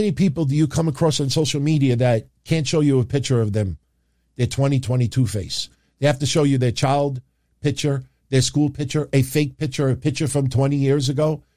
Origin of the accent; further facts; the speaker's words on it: New York, United States; hanging out with Philly, hardcore Philly guys, and being a New Yorker, going to the ECW arena